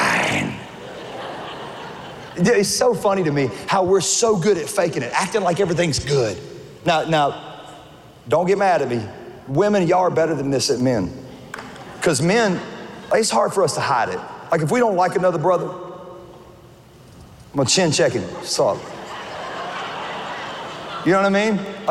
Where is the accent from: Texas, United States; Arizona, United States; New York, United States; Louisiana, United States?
Louisiana, United States; West Monroe; But I'm originally from West Monroe, Louisiana. That's right. West Monroe. West Funroe is what we call it. And it is quite possibly the stinkiest town you've ever been in.